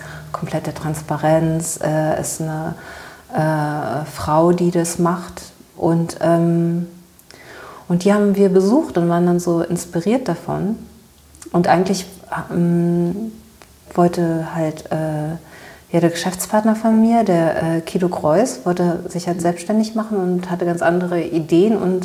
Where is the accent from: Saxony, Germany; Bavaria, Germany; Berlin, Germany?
Berlin, Germany; als Teenager in West-Berlin